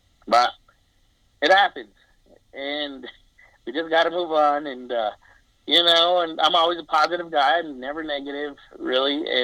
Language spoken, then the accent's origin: English; Las Vegas, Nevada, United States; I thought, well, I'm from Vegas. You know, I'm from small town.